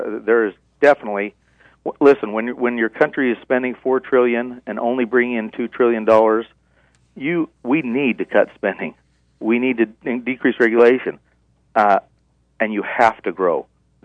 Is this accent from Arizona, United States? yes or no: yes; Tucson, Arizona, United States; We're from Tucson.